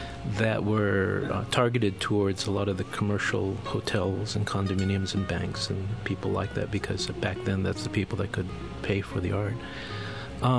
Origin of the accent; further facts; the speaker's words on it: Germany; growing up in Europe, I was actually in Germany for my high school years